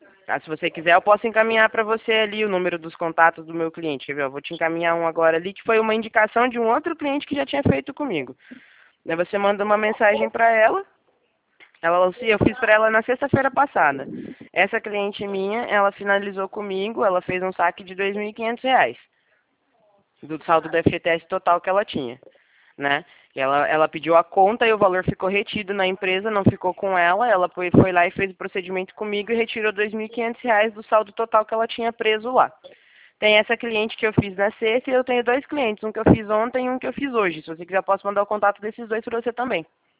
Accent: Curitiba, Paraná, Brazil; Eu sou aqui do Paraná, Curitiba, pertinho de vocês, não é tão longe não.

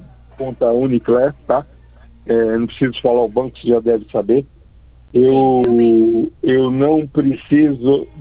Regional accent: São Paulo, Brazil; born there; Não, é que eu nasci no Brás.

